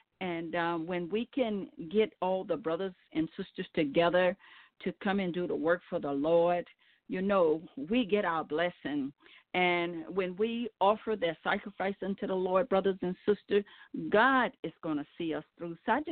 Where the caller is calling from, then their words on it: Baton Rouge, Louisiana, United States; I'm calling from Baton Rouge, Louisiana.